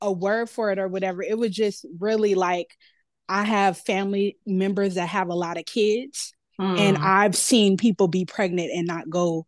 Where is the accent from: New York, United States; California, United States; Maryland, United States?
California, United States; San Francisco; moved away as an adult; now in New Orleans, United States; Yes, I'm here from New Orleans, San Francisco originally, but I do have New Orleans roots.